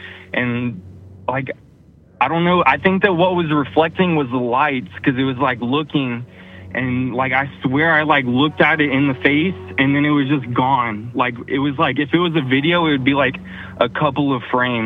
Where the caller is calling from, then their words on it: North Carolina, United States; I'm calling from North Carolina.